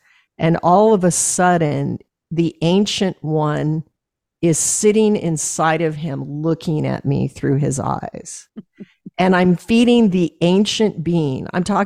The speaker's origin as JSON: {"language": "English", "region": "Alaska", "country": "United States", "tie": "born or raised there", "said": "You know, he's a hunter. I was raised in Alaska on game meat."}